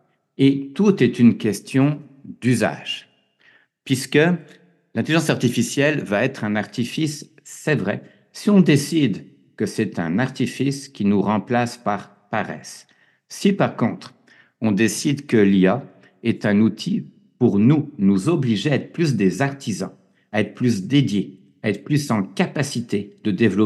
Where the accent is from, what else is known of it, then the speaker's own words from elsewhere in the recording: Canada; c'est plus vrai, je crois, chez nous au Canada ou en France